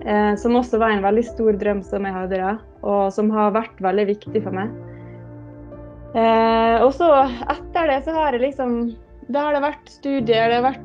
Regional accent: Ålesund, Møre og Romsdal, Norway; Da jeg vokste opp i Ålesund, så drev jeg ikke med seiling

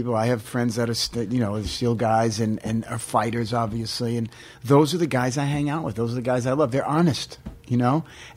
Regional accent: New York, United States; growing up the way I grew up in New York with my father, who was a rough guy

